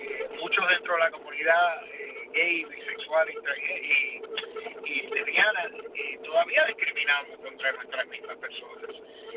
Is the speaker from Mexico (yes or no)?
no; Cuba; Y eso solamente se va a lograr unidos como cubanos, no los de acá y los de allá.